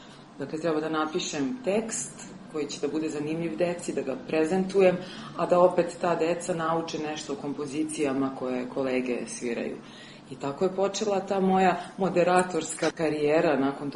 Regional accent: Ub, Šumadija and Western Serbia, Serbia; ja nisam iz Beograda, odmah da kažem, ja sam sa Vuba.

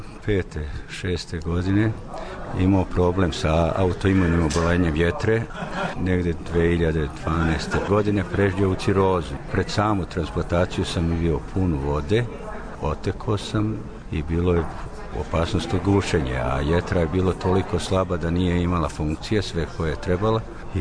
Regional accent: Belgrade, Serbia; iz Beograda sam.

